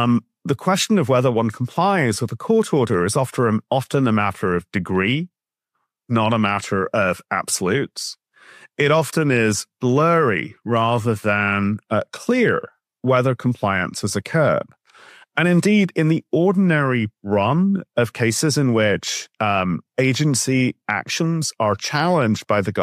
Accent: England, United Kingdom; moved away; coming from England, having grown up in England, I see a parallel between the views of the English, and I'm saying English, not British

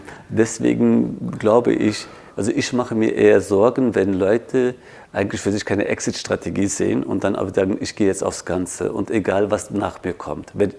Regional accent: Tunceli Province, Turkey; Also Kılıçdaroğlu, der übrigens aus meiner Heimatregion kommt, als ein kurdischer Alevite

